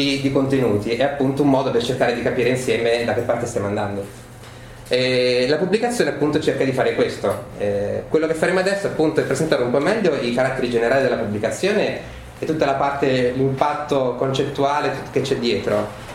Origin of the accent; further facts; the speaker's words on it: Abruzzo, Italy; io sono abruzzese